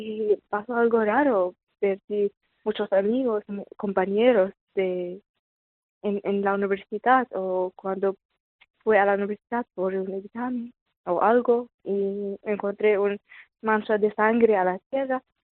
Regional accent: Homs, Homs Governorate, Syria; Spanish is a second language; Es que sí, nací en Homs y vivía toda mi vida allí. Es que soy de un valle, se llama la Valle de los Cristianos, que es cerca de la ciudad Homs, pero vivíamos en la ciudad por la escuela, por todo.

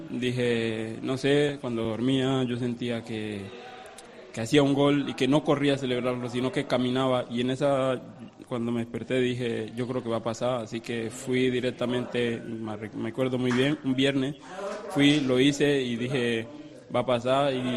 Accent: Yuto, Chocó, Colombia; mi gente que está en mi tierra, en Colombia, en el Chocó, en Yuto Chocó, que es una tierra muy pequeña

